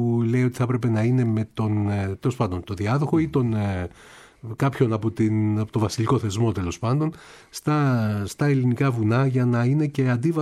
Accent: Greece; Μας αρέσει να εστιαζόμαστε πάντα στα προβλήματα, όπως ξέρετε, ως Έλληνες γενικότερα

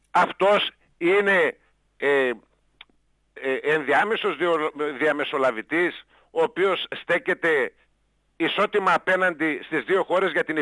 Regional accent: Macedonia, Greece; Και εγώ ως Μακεδόνας βουλευτής οφείλω να τονίσω ότι δεν επιθυμώ τη χρήση της λέξεως αυτής.

